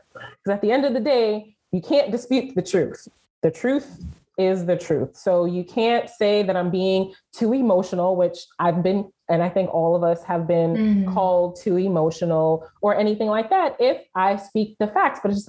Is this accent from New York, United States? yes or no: yes; Bronx, New York, United States; even telling people that I was from the Bronx was like, let alone telling them that I grew up in the projects. I was just like, yeah, I'm from the Bronx.